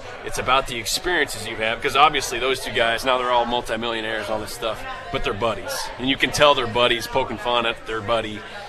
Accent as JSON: {"language": "English", "region": "Missouri", "country": "United States", "tie": "born or raised there", "said": "I grew up in North Central Missouri, KRNW, Chillicothe."}